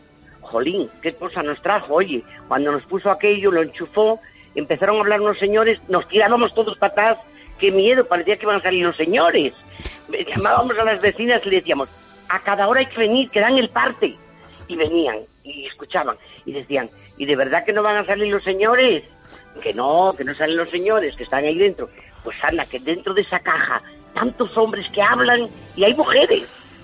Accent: Val de San Lorenzo, Castile and León, Spain; cuando yo era muy pequeñita, que ahora ya soy mayor, pues en mi pueblo, que era Valde San Lorenzo, un pueblo precioso, el pueblo de las mantas

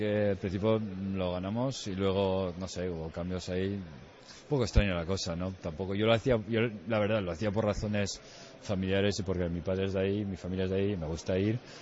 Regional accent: Spain; lo espero como español, digamos, y viendo esto de fuera

